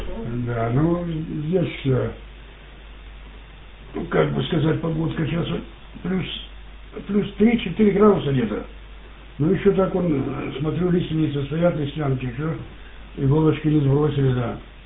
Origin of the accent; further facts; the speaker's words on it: Sovetskaya Gavan, Khabarovsk Krai, Russia; Водитель говорит, спрашивает, а вы откуда? Отвечаем, Советская Гавань. А где это такое?